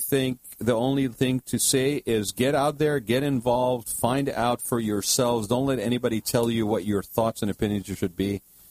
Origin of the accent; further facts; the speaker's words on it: United States; But I was embarrassed as an American that this is the representation that we have at the top office in the land.